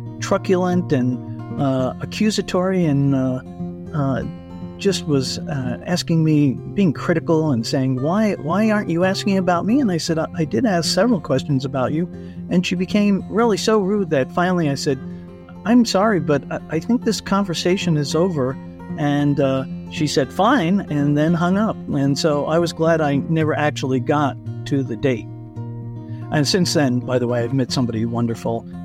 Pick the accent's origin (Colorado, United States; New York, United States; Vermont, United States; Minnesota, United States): Colorado, United States; I'm from Colorado.